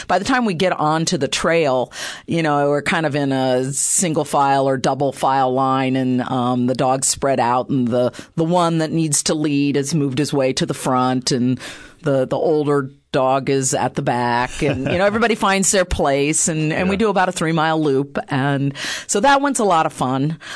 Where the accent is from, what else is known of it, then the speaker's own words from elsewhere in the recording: Ohio, United States; I grew up in Ohio where they're really, really common.